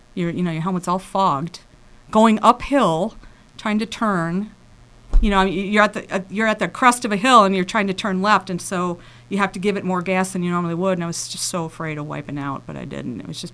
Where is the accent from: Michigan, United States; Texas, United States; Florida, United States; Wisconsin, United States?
Wisconsin, United States; West Bend; West Bend.